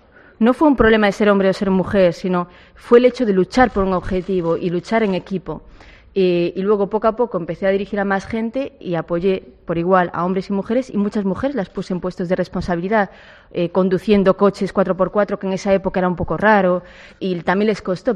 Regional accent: Ferrol, Galicia, Spain; born there; yo amo Ferrol, o sea, Ferrol es mi ciudad natal y es mi patria, ¿no? Mi pequeña patria

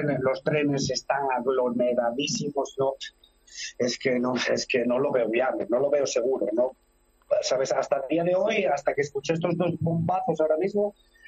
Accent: Spain; como yo español, mi hija española y mi familia ucraniana de aquí, mi suegro y mi mujer

